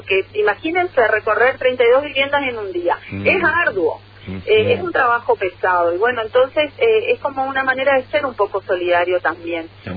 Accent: Misiones, Argentina; como argentinos. Y en nuestro caso, como misioneros.

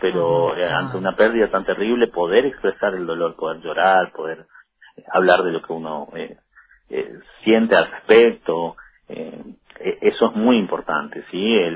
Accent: El Dorado, Misiones, Argentina; yo soy oriundo del Dorado

